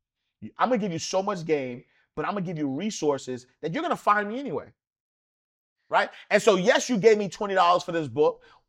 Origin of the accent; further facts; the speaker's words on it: New York City, New York, United States; Don't do that. I'm from Harlem, baby. The middle of the peas.